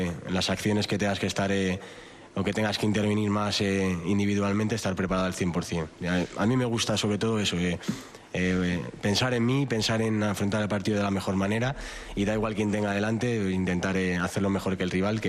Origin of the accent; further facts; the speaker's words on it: Spain; como jugador de la casa, como jugador español